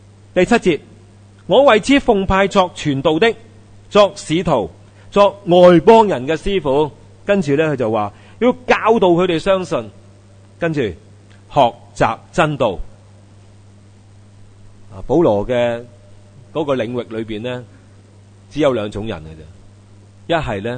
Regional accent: China; 所以为什么当时呢，我们中国人呢，就我们叫多数写诗啊，诗情画意啊，因为我哋喺内陆啊

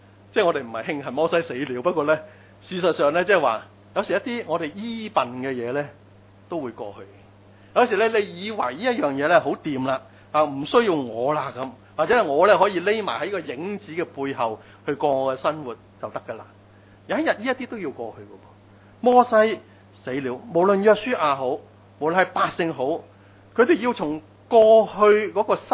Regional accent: China; 作為中國人都有少少戚戚然嘅感覺咧

